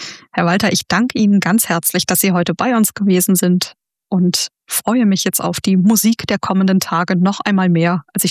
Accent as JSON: {"language": "German", "town": "Cologne", "region": "North Rhine-Westphalia", "country": "Germany", "said": "als Kölnerin"}